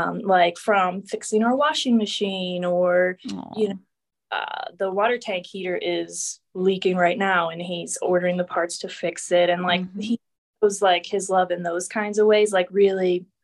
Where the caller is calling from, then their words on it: Pittsburgh, Pennsylvania, United States; Yes. I'm in Pennsylvania, Pittsburgh.